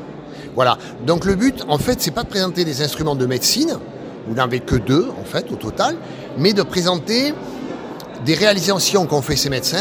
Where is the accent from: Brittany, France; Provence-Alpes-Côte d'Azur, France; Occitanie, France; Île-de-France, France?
Occitanie, France; Nous, on est des régionaux de l'étape. On vient de l'Ouest, à côté de Tarbes.